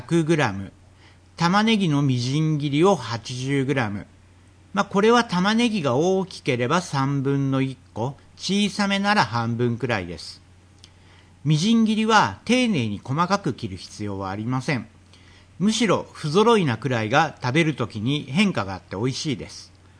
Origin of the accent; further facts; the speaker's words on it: Kyushu, Japan; 僕は九州出身ですが、ドライカレーといえばキーマカレータイプしか知りませんでした。